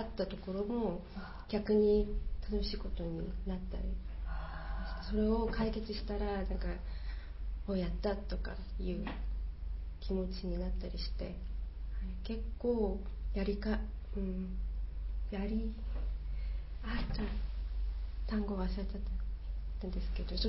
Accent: South Korea; Japanese is a second language; now in Japan; 韓国から今年の3月に来て、今日本語の学校で日本語を勉強しています。

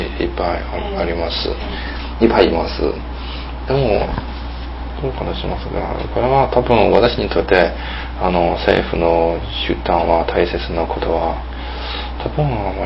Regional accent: Shandong, China; Japanese is a second language; 私のふるさと山東省は、上海より綺麗じゃない、でも山東省の歴史が長い

